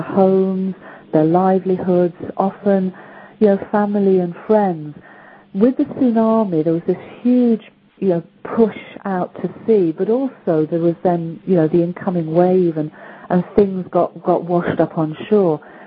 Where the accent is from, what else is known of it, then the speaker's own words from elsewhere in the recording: United Kingdom; I'm British, so I have to have tea.